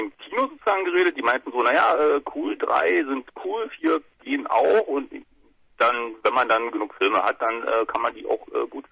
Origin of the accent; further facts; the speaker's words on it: Berlin, Germany; Und ich komme natürlich aus Berlin und freue mich darauf, dass wir das zum fünften Mal machen können.